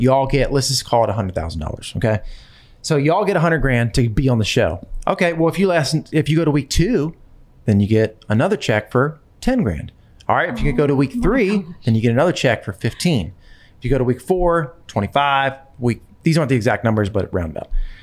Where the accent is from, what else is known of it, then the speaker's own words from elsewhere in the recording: Delaware, United States; I was extremely excited for my Delaware boy, and we're both from Delaware.